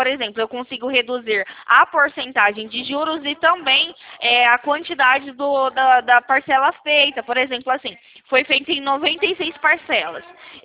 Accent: São Paulo, Brazil; Sou aqui do interior de São Paulo

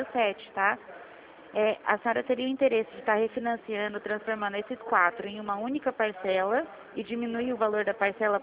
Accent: Presidente Prudente, São Paulo, Brazil

